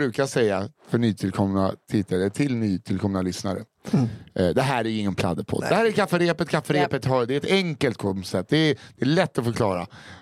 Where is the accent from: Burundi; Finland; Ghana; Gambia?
Finland; Mariehamn, Åland; Jag är uppväxt i Mariehamn på Åland. Som inte bara är en håla, utan också en håla i Finland.